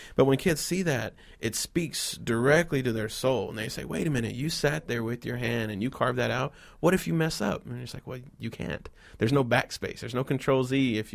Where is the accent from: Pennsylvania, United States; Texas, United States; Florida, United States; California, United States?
Texas, United States; Austin; because I'm from Austin, Texas, and a Texas boy, I'd only seen the snow in a Thomas Kinkade painting.